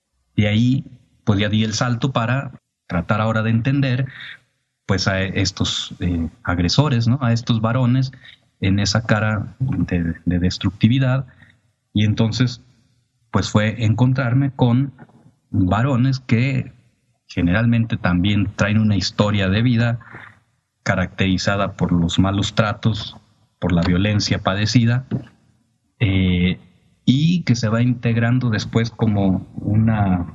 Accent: Ciudad Manuel Doblado, Guanajuato, Mexico; Yo soy originario de Ciudad Manuel Doblado, un municipio de del estado de Guanajuato. Ahí yo crecí

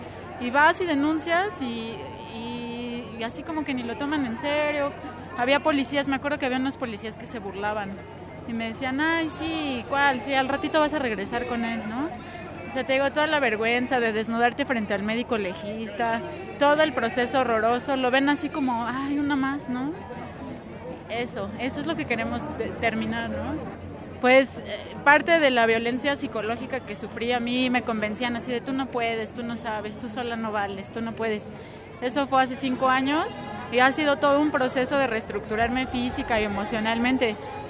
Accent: Mexico City, Mexico; tengo 32 años y soy de aquí de la Ciudad de México.

